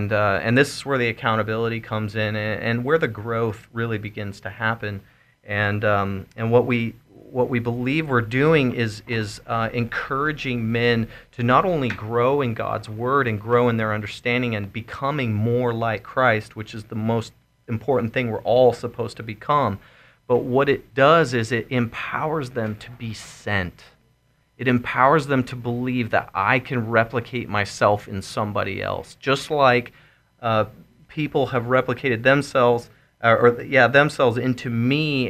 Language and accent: English; United States; Now the world's sending missionaries to us, which is very sad and disheartening as an American